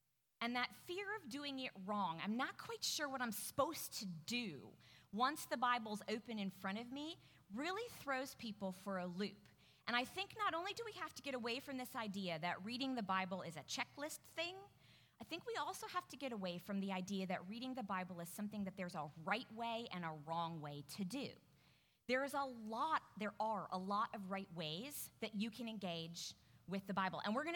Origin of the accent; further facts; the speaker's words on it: Cedarville, Ohio, United States; And I grew up in Cedarville where the university was.